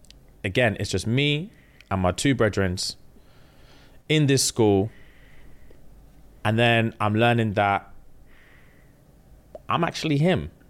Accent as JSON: {"language": "English", "region": "England", "country": "United Kingdom", "tie": "born or raised there", "said": "So I grew up in England."}